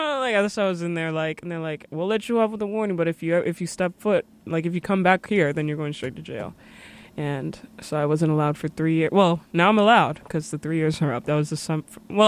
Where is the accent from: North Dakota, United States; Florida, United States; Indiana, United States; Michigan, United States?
Florida, United States; Miami; I got on a boat because I'm from Miami.